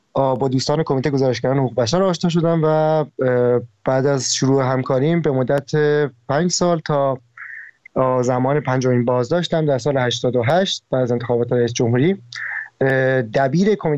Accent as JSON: {"language": "Persian", "region": "Kerman", "country": "Iran", "tie": "born or raised there", "also_born_or_lived": "Isfahan", "lives_now": "Tehran, Iran", "said": "من متولد اصفهانم ولی کرمان بزرگ شدم و طبق نظر مامانم به خودم کرمانی محسوب میشم. دوران کودکیم کرمان بوده، زمان دانشگاه تهران، دانشگاه شریف قبول شدم، رشته هوافضا، اومدم تهران."}